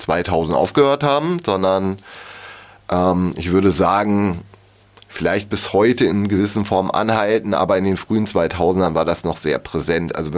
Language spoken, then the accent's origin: German; West Germany, Germany; Ich bin ja auch aus Westdeutschland.